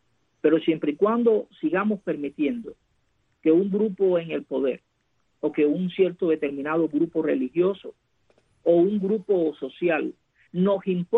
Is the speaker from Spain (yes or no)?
no; Cuba; ganar en conciencia como cubanos y como cubanas, como sociedad